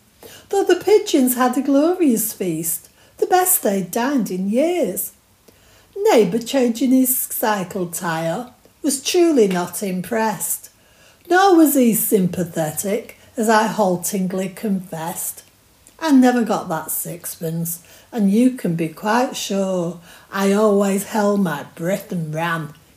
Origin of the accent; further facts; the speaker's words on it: Openshaw, North West England, United Kingdom; I was brought up in Openshaw, a somewhat dismal place, consisted of bricks and concrete.